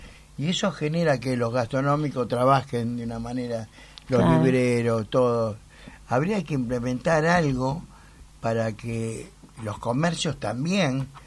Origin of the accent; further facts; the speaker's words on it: Argentina; Lamentablemente estamos en el mismo barco, somos todos argentinos